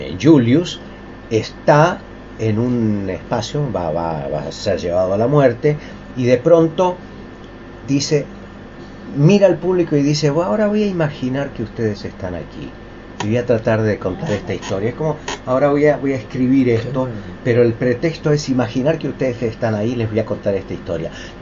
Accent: Rosario, Santa Fe, Argentina; moved away; also born or lived in Venado Tuerto / Costa Rica; Mi infancia es rosarina, pasé toda mi infancia en Rosario, hice toda la primaria aquí, y en el 70 fui a Costa Rica por razones de trabajo de mi papá, que vive aquí en Rosario, es … allí me quedé.

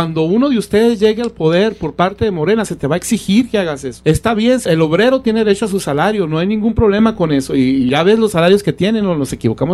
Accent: Cananea, Sonora, Mexico; Cananea, donde sí, la gente es orgullosa, y está bien que seamos así. Se vale ser orgulloso de dónde eres, de dónde vienes

